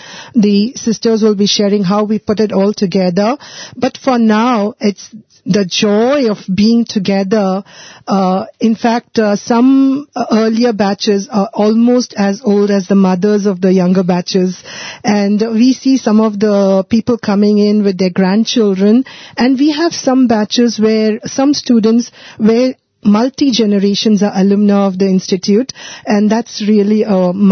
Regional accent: Singapore; from Singapore.

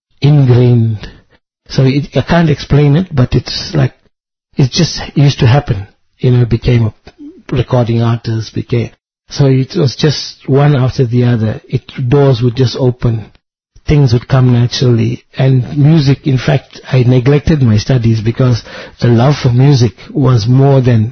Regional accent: Durban, KwaZulu-Natal, South Africa; born there; I was born in Durban, and so my mom lives in Durban, and moving from Natal to Gauteng, which is where Johannesburg is, it was a new environment for me

